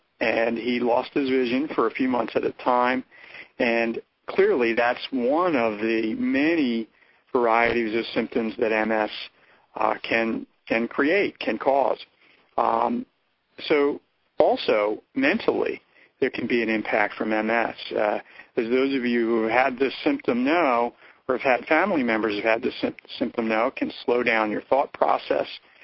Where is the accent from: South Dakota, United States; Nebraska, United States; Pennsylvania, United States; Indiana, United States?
Pennsylvania, United States; Philadelphia; And I grew up in Philadelphia, and that's where Bob lives to this day.